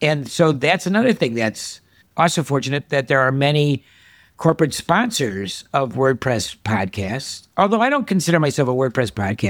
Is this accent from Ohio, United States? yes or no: yes; Cleveland, Ohio, United States; Because, like, come on, we're both from Cleveland, Ohio.